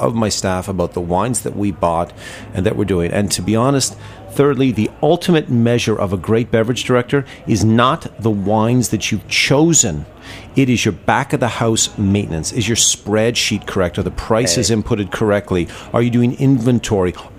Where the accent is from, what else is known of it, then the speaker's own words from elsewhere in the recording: Toronto, Ontario, Canada; It was me reverting back to where I grew up in Toronto at a formal Italian restaurant.